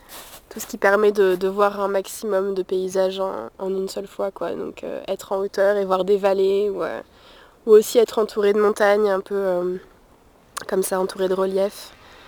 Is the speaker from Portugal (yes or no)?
no; Réunion, France; Mais moi, je viens de La Réunion en plus, donc je suis pas très habituée à ce genre de paysage.